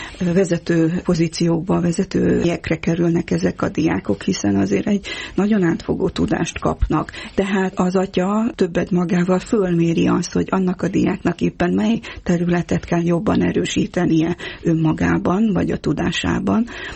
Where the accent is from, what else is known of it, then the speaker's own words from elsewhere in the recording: Korond, Harghita, Romania; egy olyan családból származom, Erdélyből, Korondról … korondi fazekasmester, a népművészetmestere